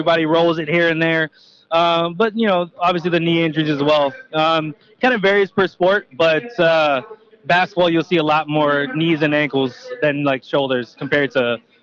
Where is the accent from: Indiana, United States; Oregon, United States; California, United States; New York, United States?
California, United States; Vallejo; I love Napa and my hometown of Vallejo.